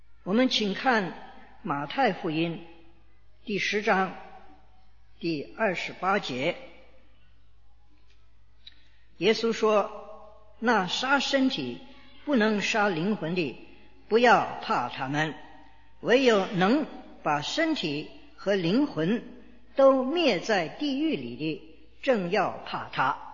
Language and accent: Chinese; China; 我们中国人呢也没有人给他们上过这一门课